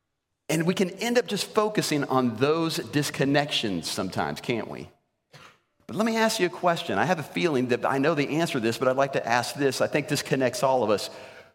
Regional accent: Ruidoso, New Mexico, United States; I am from Ruidoso, New Mexico.

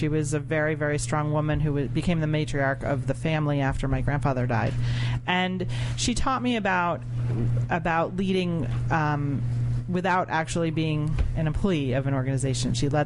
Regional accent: New York, United States; Westchester County, New York.

